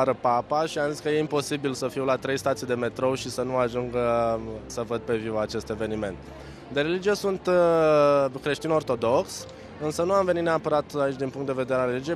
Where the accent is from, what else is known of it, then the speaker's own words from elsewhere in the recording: Bucharest, Romania; am 25 de ani și sunt din București.